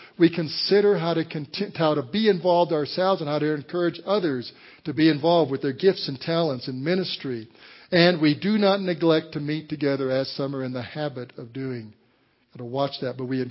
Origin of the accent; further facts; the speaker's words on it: Walsenburg, Colorado, United States; I come from an Italian family, and we are very close. I grew up in Walsenburg, and I had Italians, uncles, and aunts.